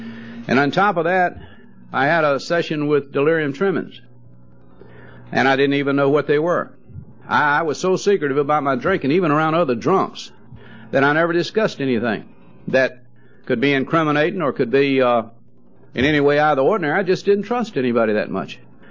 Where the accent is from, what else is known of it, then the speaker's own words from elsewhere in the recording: Savannah, Georgia, United States; from Savannah, Georgia.